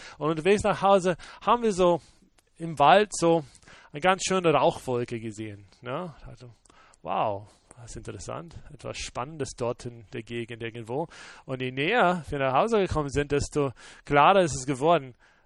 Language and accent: German; United States; German is a second language; Nördlich von meiner Heimat, ja, ich denke 50, 60 Meilen, wir denken in Meilen in Amerika